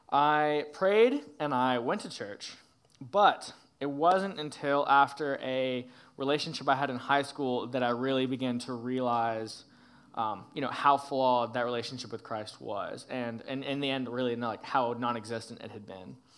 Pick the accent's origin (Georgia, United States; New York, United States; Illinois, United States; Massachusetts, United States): Georgia, United States; Atlanta; now in Dallas, United States; So I'm from Atlanta, but I moved here to Dallas this summer because I just heard so much great stuff about this church from some friends of mine at school